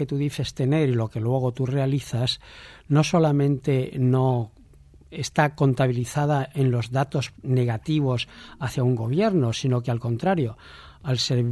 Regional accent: Reinosa, Cantabria, Spain; yo soy de Reynosa

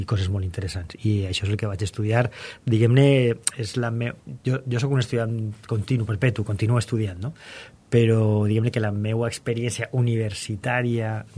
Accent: Burjassot, Valencian Community, Spain; He tingut càrrecs polítics com ser l'alcalde del meu poble, de Burjassot

